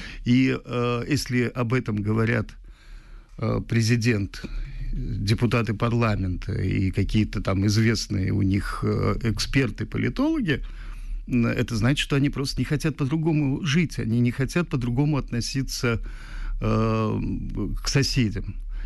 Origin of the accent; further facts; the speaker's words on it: Tajikistan; Russian is a second language; Я родился в Таджикистане, там вырос, у меня второй родной язык персидский, таджикский. Я никогда не был гражданином России, Господь меня миловал от такого горя. Так что теперь я живу с двумя паспортами, гражданина Таджикистана и гражданина Грузии.